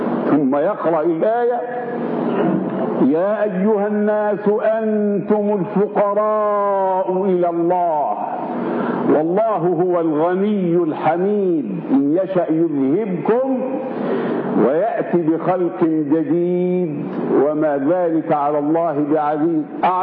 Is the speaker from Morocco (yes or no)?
no; Egypt; أما عندنا في مصر 31 مليون أمي لا يقرؤون ولا يكتبون